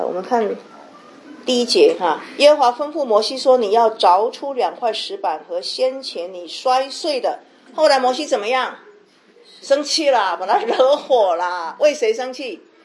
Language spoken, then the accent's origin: Chinese; China; 我们中国人对月亮比较有神话的这种色彩哈